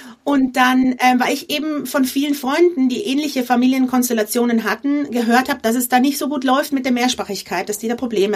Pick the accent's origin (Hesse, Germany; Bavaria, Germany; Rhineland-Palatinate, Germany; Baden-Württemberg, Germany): Bavaria, Germany; moved away as an adult; now in China; ich komme gebürtig aus Bayern, lebe aber mittlerweile seit knapp 8 Jahren in China. Mein Mann ist Chinese